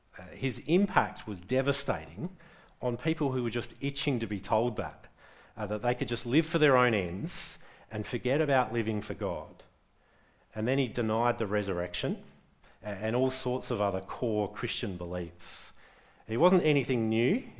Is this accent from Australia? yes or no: yes; Adelaide, South Australia, Australia; The church I grew up in back in Adelaide